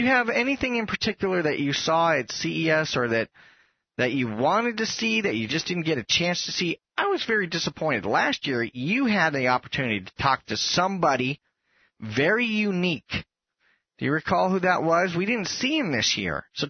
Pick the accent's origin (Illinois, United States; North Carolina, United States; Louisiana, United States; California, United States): California, United States; San Francisco; We grew up in the Bay Area.